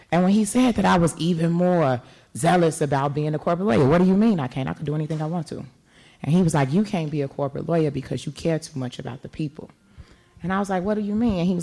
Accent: Chicago, Illinois, United States; I grew up in Bronzeville on 47th Street, and I remember all of my family's over there

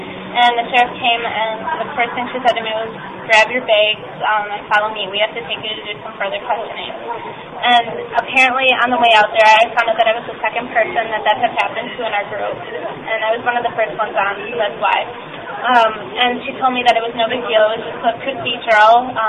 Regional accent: Milwaukee, Wisconsin, United States; No, I'm from Milwaukee, Wisconsin.

